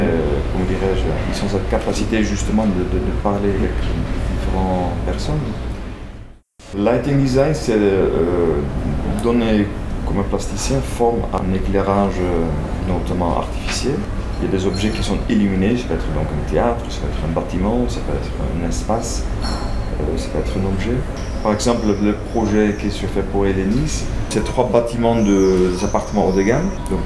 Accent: Netherlands; French is a second language; par exemple en Allemagne, ou chez moi en Hollande, même en Angleterre

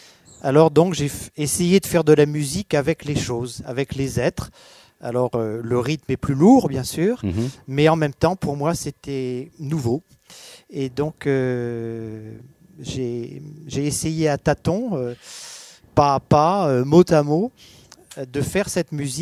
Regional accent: northern France, France; also born or lived in Haute-Savoie; Alors, je suis né en Haute-Savoie, mais j'ai passé ma jeunesse dans le nord de la France, effectivement.

